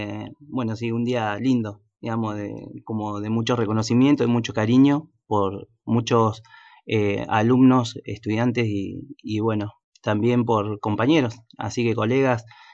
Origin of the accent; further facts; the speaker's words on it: Luis Beltrán, Río Negro, Argentina; Bueno, yo soy de Luis Beltrán, en realidad. También estudié el profesorado ahí en el Instituto de Formación Docente Continua de Luis Beltrán, que para mí fue como una segunda casa.